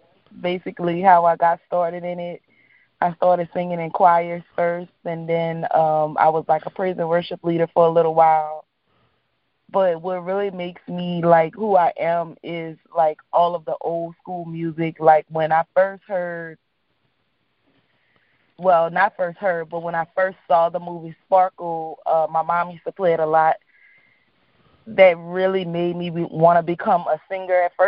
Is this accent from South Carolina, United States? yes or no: no; New Orleans, Louisiana, United States; I'm from New Orleans, as you probably can hear in my voice. My tone, everything, our accent.